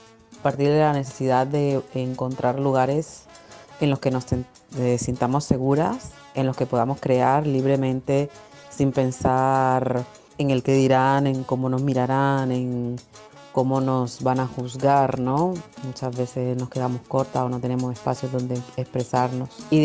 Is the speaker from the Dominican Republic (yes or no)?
yes; Dominican Republic; soy ilustradora dominicana